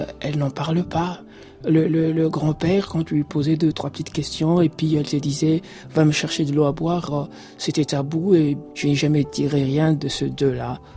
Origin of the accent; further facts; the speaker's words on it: Lubumbashi, Haut-Katanga, DR Congo; born there; Je suis né à Lubumbashi, dans la province du Katanga. Et mes parents, mes grands-parents, mes ancêtres viennent de la région du Kasaï.